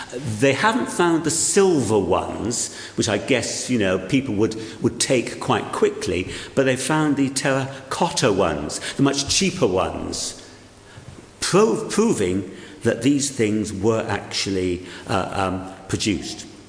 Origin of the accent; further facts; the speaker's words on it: Wales, United Kingdom; I was brought up in South Wales